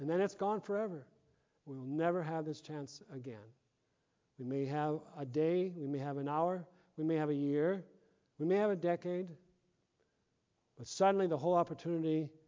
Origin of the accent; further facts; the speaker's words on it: Tyndall, South Dakota, United States; Carol and I were in Tyndall, my hometown, a week ago for a high school reunion